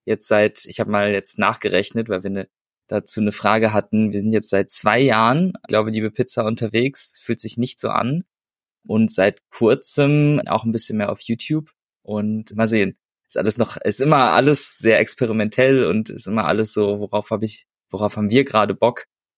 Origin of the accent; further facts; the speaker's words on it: Dillenburg, Hesse, Germany; ich bin aus Hessen, ja, aus dem Dill-Kreis, aus Dillenburg Zentral. Ich weiß nicht, ist nicht so bekannt, Nordnassau, ein besonderes Fleckchen in Deutschland.